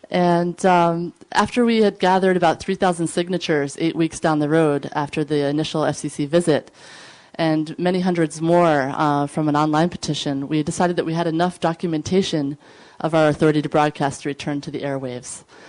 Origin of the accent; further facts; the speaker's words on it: Vermont, United States; And that, you know, we're from Vermont, and so you might think, oh, that was really easy to get the town council on board.